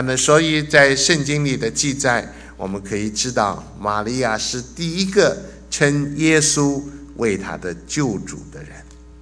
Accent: China; now in United States; 所以我们中国人说是豁出去了，是愿意，英文讲 take a risk。 我们今天很多的时候在美国要信耶稣很简单

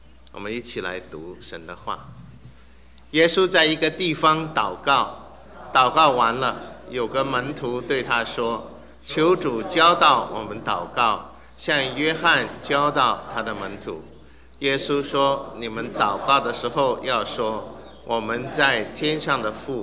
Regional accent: Suzhou, Jiangsu, China; accent: Wu; 因为我是苏州人，讲话比较像吴侬软语

